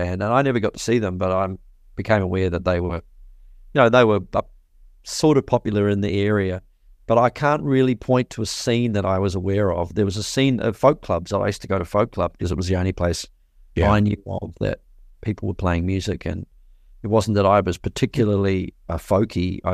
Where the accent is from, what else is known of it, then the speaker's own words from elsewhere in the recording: Te Awamutu, Waikato, New Zealand; where I grew up in Te Awamutu, in the Waikato in New Zealand